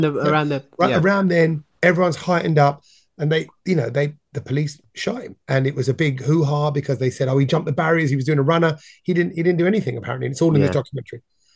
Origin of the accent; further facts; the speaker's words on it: London, United Kingdom; I'm from the East End of London.